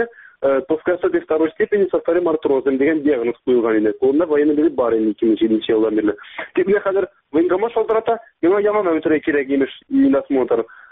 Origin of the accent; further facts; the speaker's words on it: Nurlat, Tatarstan, Russia; Ул мәхкәмә утырышы Нурлатта булды. Үземнең туган җиремдә.